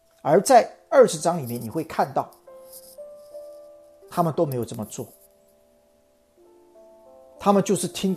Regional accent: China; 我们中国人有一句古话叫兼听则明，偏听则暗

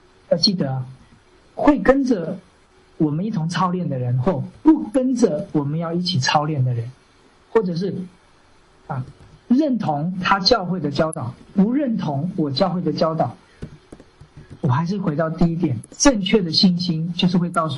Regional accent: China; 我们中国人也会遇到这些吃的问题。

